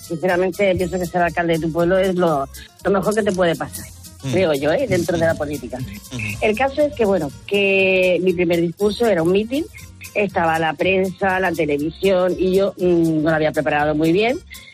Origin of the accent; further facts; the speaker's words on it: Málaga, Andalusia, Spain; soy andaluza malagueña